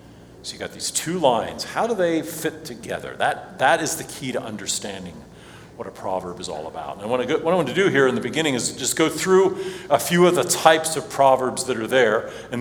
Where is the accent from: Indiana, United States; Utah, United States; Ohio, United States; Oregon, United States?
Ohio, United States; Cincinnati; I grew up in Cincinnati, so I'm more of a river guy than an ocean guy.